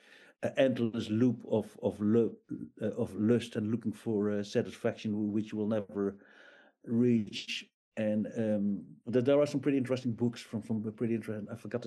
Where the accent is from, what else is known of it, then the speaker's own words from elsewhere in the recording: Netherlands; moved away; Yeah, I mean, I am from the Netherlands. I moved out there 30 years ago.